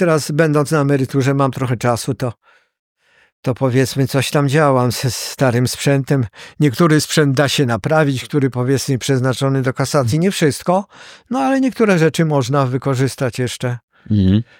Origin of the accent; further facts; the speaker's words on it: Żyrardów, Masovian Voivodeship, Poland; born there; now in Warsaw, Poland; A ja urodziłem się w Żyrardowie. Znane miasto przemysłowe, zakłady lniarskie.